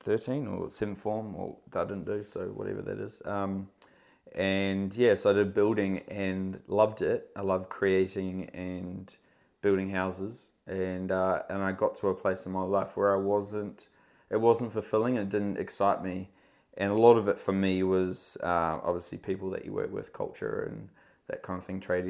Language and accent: English; New Zealand; also born or lived in Australia; No, I'm Kiwi.